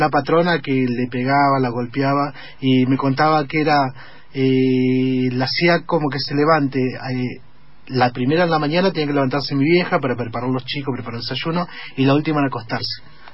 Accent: Trelew, Chubut, Argentina; Sí, yo me crié en Trelew.

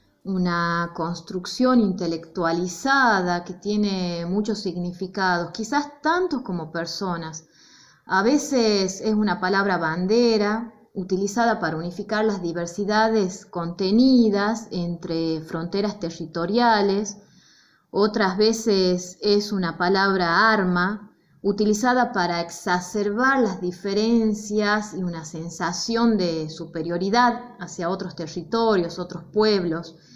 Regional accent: Andalgalá, Catamarca, Argentina; Y pienso que la resistencia de mi pueblo, Andalgalá

